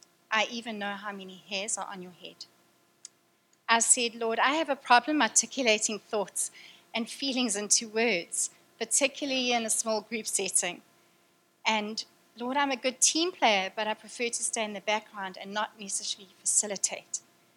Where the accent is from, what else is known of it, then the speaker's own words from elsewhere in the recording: Durban, KwaZulu-Natal, South Africa; moved away; even here in the furthest place on earth from my hometown, Durban.